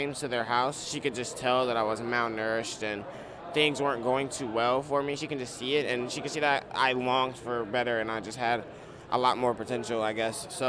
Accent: Chicago, Illinois, United States; born there; I was born in Chicago, and my situation there was not good at all. I remember living on Drexel Street, I believe.

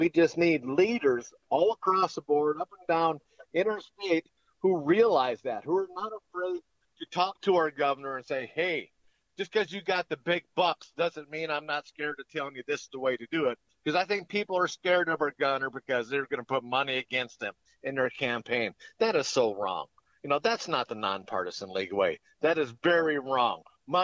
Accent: Stanton, North Dakota, United States; he came to my hometown in Stanton, North Dakota, where I grew up at.

